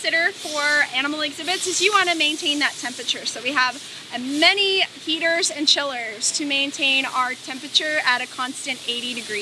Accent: Hawaii, United States; And I'm from Hawaii.

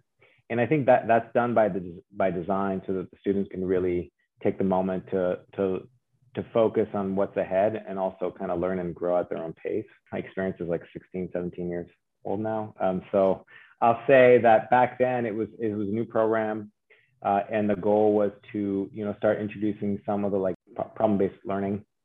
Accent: Canada; first language French; English is a second language; I am French Canadian.

